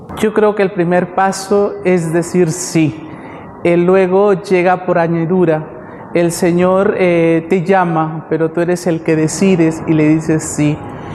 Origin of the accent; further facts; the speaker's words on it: Tambogrande, Piura, Peru; Yo soy de Tambo Grande, de un caserío que pertenece a la provincia de Piura.